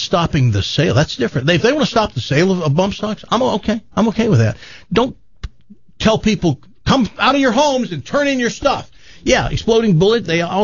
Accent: United States; I have to do it because I'm an American, and I believe in freedom

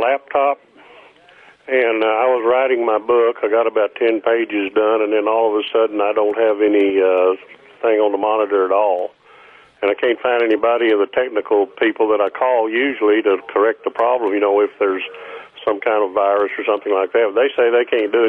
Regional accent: Texas, United States; moved away; also born or lived in Colorado; I was born in Colorado. But I was raised in Texas, and then I moved up here back in 1984.

